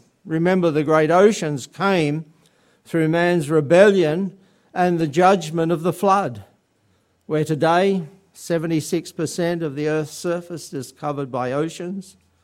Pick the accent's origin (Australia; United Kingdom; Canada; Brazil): United Kingdom; England; born there; I was born in England.